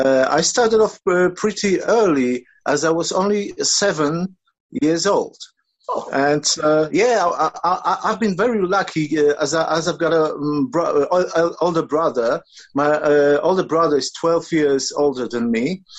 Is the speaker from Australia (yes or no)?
no; Tomaszów Lubelski, Lublin Voivodeship, Poland; English is a second language; It was in my hometown, which is Tomaszów Lubelski. It's in the eastern part of Poland.